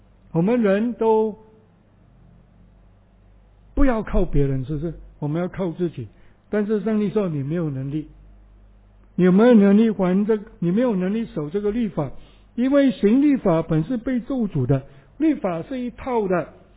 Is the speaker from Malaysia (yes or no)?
yes; Malaysia; 你去搭飞机的时候去登机，要轮椅来推你，我们很讨厌啊，我们马来西亚人都很讨厌。